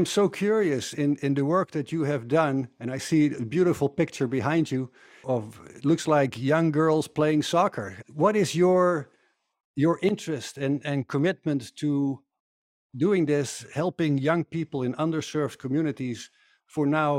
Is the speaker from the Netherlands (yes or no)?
yes; Netherlands; now in Arizona, United States; I'm originally from the Netherlands, happily residing in the beautiful Grand Canyon state of Arizona in the United States. I'm also known as